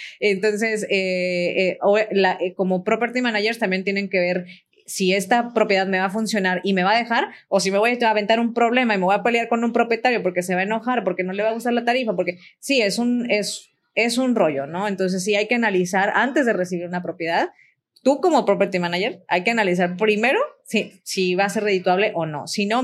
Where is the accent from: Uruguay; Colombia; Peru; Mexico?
Mexico; Michoacán; yo venía justamente de trabajar en la industria del hospedaje en hoteles en Michoacán, de donde soy originaria